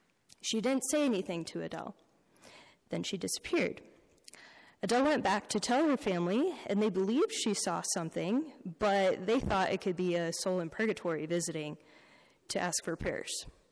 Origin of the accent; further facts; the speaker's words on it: Wisconsin, United States; For those of you who know me, you know I'm from Wisconsin.